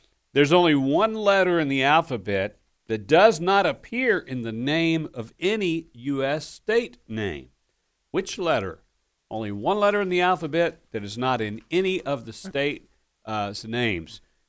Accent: Kentucky, United States; Born and raised in Kentucky.

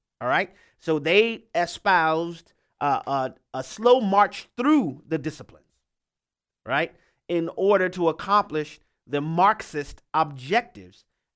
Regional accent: Louisiana, United States; We'll start off in my home state of Louisiana, where David is on the line.

